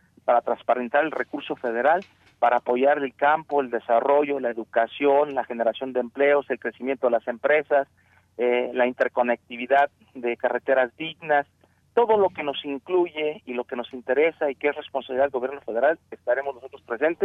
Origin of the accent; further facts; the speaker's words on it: Mexico; es en conjunto como los mexicanos vamos a lograr recuperar la paz y la tranquilidad